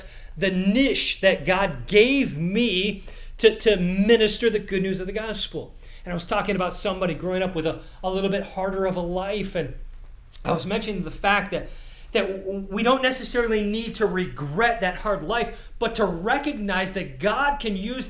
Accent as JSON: {"language": "English", "country": "Canada", "tie": "born or raised there", "said": "I grew up in Canada."}